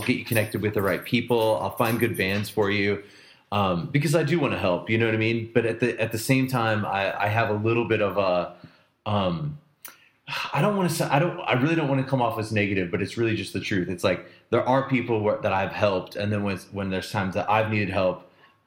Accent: Vandalia, Illinois, United States; I grew up in Vandalia, Illinois, which is like a really small town in South Central Illinois.

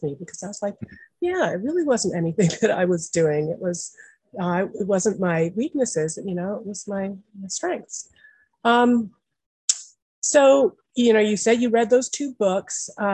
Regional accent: Newton, Massachusetts, United States; when I was growing up in Newton, Massachusetts, we were similarly doing this kind of social experiment on children.

